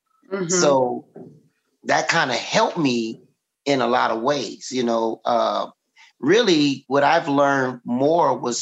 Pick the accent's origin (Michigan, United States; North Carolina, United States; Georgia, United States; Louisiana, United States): Louisiana, United States; New Orleans; growing up in New Orleans, we all speak different.